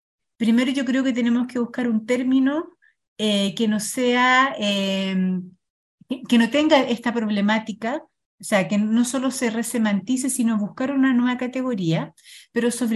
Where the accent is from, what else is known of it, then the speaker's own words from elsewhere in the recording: Chile; Hace 20 años atrás, en mi país, Chile, cuando había una persona de otro país, en la calle, en el trabajo, en la escuela, era un extranjero.